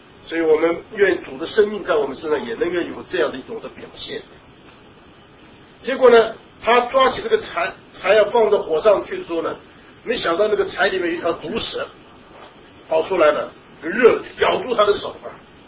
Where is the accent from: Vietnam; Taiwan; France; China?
China; 跟我们中国人的思想差不多哈、啊，我们中国人之外的都是，要么这个蛮啊，这些都是不会开化的。